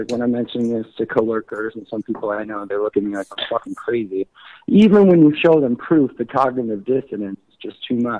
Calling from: Buffalo, New York, United States; I'm calling from Buffalo, New York.

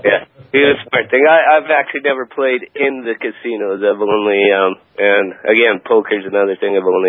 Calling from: Edmonton, Alberta, Canada; I'm calling from Edmonton, Canada.

